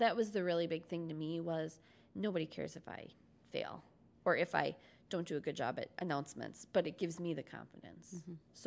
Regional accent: Minneapolis, Minnesota, United States; I'm from Minneapolis. I went to a large high school.

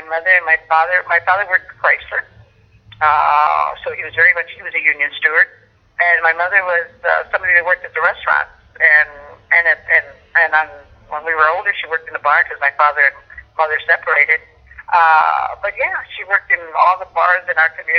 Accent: Detroit, Michigan, United States; Okay, I was born in Detroit, Southwest Detroit, to be exact. I was baptized at St. Anne's, which is the largest and the oldest Catholic church in the state and in the country in some places.

